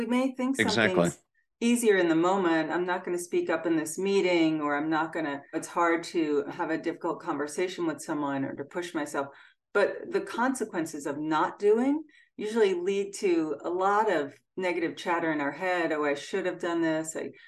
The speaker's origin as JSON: {"language": "English", "town": "Freeport", "region": "New York", "country": "United States", "tie": "born or raised there", "said": "in my hometown of Freeport, New York."}